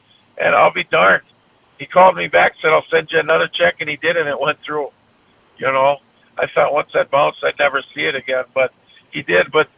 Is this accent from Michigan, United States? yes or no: no; Grand Forks, North Dakota, United States; basically I grew up right around Grand Forks, North Dakota, East Grand Forks, Minnesota. So I said, I'm from the state, basically.